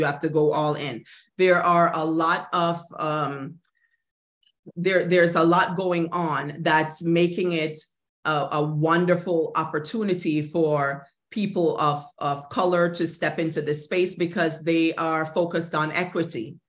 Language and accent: English; Jamaica; You know, I'm Jamaican. I'm gonna work.